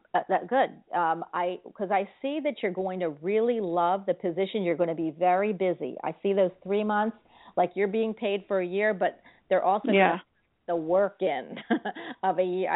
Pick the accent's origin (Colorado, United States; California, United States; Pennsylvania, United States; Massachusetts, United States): Pennsylvania, United States; Philadelphia; now in Florida, United States; I mean, I'm from Philadelphia, and I had to move to Florida. I love Florida, but I do miss the North.